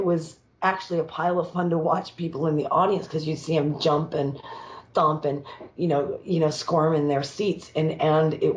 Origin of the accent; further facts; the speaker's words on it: Silver Hill, Alabama, United States; moved away as an adult; now in California, United States; Well, I spent my young life growing up in Silver Hill, Alabama, of all places. I came here at pretty much 6 weeks after I graduated from high school, I came to California